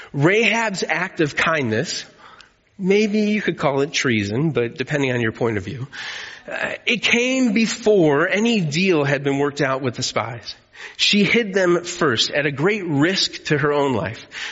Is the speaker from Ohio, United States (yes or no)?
yes; Ohio, United States; I grew up in Ohio. I should be saying Ohio State, but that's not crimson.